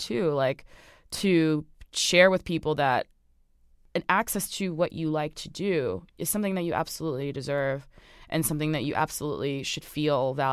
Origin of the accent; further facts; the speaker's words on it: Orange, New Jersey, United States; I grew up on Sterling Avenue in Orange, New Jersey, and like, very unassuming person always my entire life